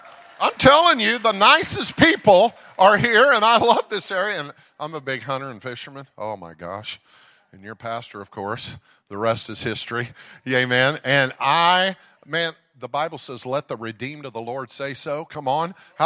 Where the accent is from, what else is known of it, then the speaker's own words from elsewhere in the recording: Dallas, Texas, United States; I'm from Dallas, Texas.